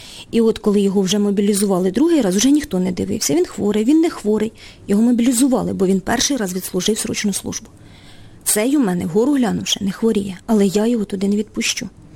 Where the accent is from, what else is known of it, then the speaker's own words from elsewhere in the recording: Oleksandriia, Kirovohrad Oblast, Ukraine; Я теж сама з Кіровоградської області, з Олександрії.